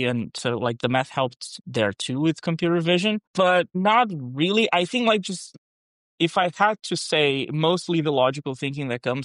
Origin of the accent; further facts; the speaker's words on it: Porto Alegre, Rio Grande do Sul, Brazil; So I'm originally from Brazil. So southern part of Brazil, a place called Porto Alegre.